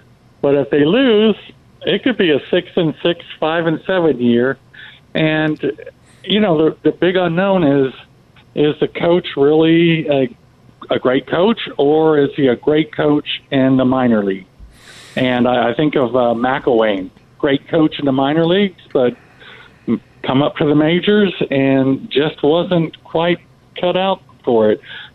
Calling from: New York, United States; I'm calling you from New York, but I really live in Florida.

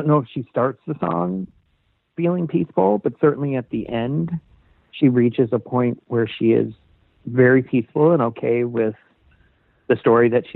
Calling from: Seattle, Washington, United States; I've been a … fan since 1992, and I'm calling from Seattle, Washington.

